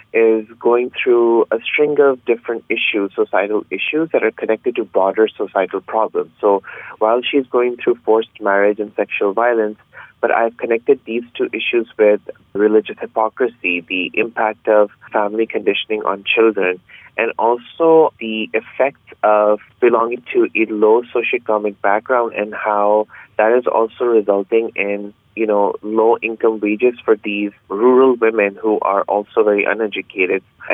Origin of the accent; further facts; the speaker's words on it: Pakistan; now in United States; So I'm actually originally from Pakistan. So I'm a journalist there. I also host my talk show in Pakistan. And right now I'm in Hawaii doing my PhD.